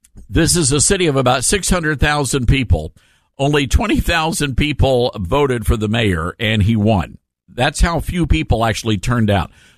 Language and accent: English; Memphis, Tennessee, United States; Now, and if you know anything about Memphis, you know it's my hometown. I love my hometown. It's, I believe, the most beautiful city in America.